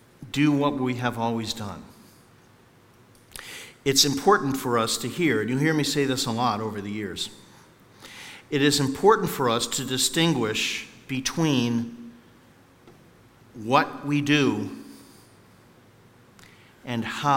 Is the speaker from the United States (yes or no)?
yes; Meriden, Connecticut, United States; I remember growing up in Center Church in Meriden, and Sunday school was full